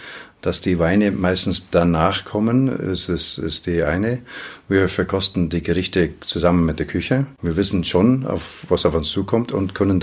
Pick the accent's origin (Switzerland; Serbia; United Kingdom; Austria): United Kingdom; Scotland; German is a second language; now in Germany; ich komme aus Schottland, man wird es auch an der Stimme ab und zu mal hören. Bin aber 37 Jahre lang in Deutschland